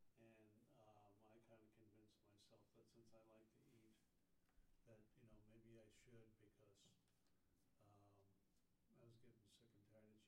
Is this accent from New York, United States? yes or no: yes; Bethpage, New York, United States; also born or lived in Flushing / Jackson Heights; I was born in Flushing, New York, and my family lived in Jackson Heights at the time. And when I was about 4, we moved out to Nassau County in Long Island, to Bethpage, where I attended public schools